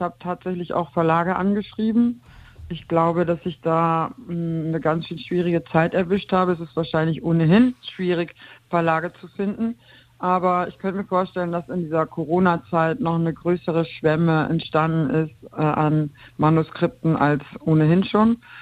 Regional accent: Bremen, Germany; now in Berlin, Germany; ich bin 91, ich komme aus Bremen, bin 91 nach Berlin gekommen

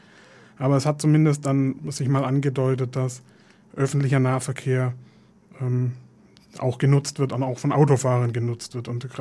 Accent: Stuttgart, Baden-Württemberg, Germany; now in Munich, Germany; Also wenn ich es jetzt mit Stuttgart vergleiche, wo ich herkomme

